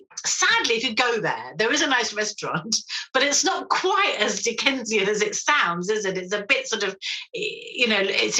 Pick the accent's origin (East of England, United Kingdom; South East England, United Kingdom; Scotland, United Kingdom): South East England, United Kingdom; Brighton; also born or lived in London; I was born in London and lived in London till I was five. My parents moved down to Brighton. So, and I was also at university in London and lived there quite a lot.